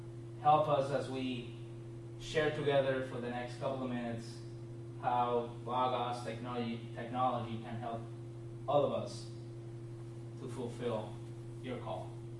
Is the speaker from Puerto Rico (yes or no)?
yes; Puerto Rico; also born or lived in Pasadena; now in Orlando, United States; If you're wondering about my accent, I am from a small island on the right side of the Caribbean. It's named Puerto Rico. And I moved to LA about 7 years ago.